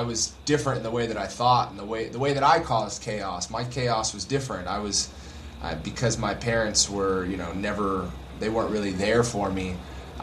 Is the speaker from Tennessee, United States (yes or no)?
no; Las Vegas, Nevada, United States; now in Los Angeles, United States; I've been living in Los Angeles for about 9 years now. I was born and raised in Las Vegas. Came out to Los Angeles to grow as a comedian.